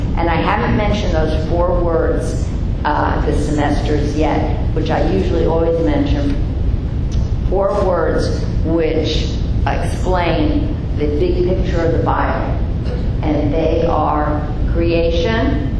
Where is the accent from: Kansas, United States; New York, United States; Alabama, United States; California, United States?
New York, United States; Bronx; Okay, because I hadn't, but I'm from the Bronx. You don't see many stars or nebulae in the Bronx.